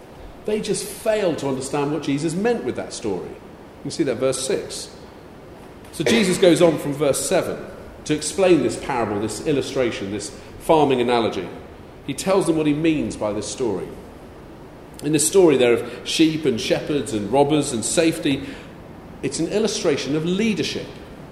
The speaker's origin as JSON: {"language": "English", "region": "South West England", "country": "United Kingdom", "tie": "born or raised there", "said": "I had the privilege and the joy, in fact, of growing up in Cornwall."}